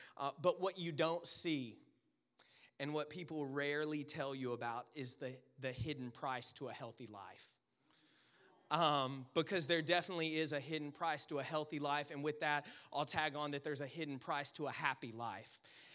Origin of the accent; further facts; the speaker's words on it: Louisiana, United States; I'm from Louisiana, now I've seen more snow than all of you guys put together.